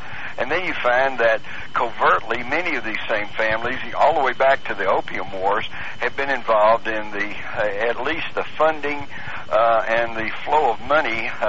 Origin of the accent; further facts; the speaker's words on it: Texas, United States; I grew up in Texas. Everybody had a gun. We even took guns to school.